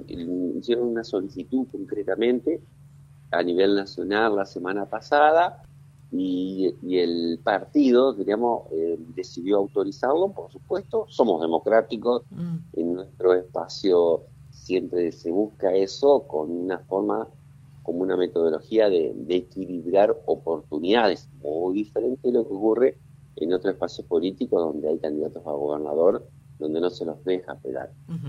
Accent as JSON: {"language": "Spanish", "country": "Argentina", "said": "Forma parte, ¿no?, de lo que somos los argentinos."}